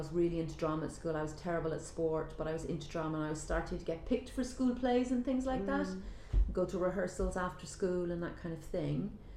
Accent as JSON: {"language": "English", "town": "Cork", "region": "Munster", "country": "Ireland", "tie": "born or raised there", "said": "I was born in Cork in the Bon Secours Hospital, and I grew up in Cork in Ballinlough on a housing estate which had the road, the grove and the avenue, number 27 Silverdale Road, with my mum and my dad and my brother Adam"}